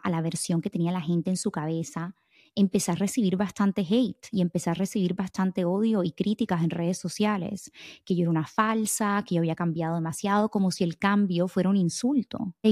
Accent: Barranquilla, Atlántico, Colombia; Yo he hablado de esto en el podcast varias veces, yo soy de Barranquilla.

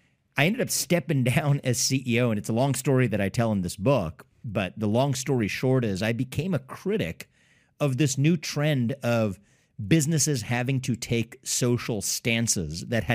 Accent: Cincinnati, Ohio, United States; I grew up in Cincinnati before that.

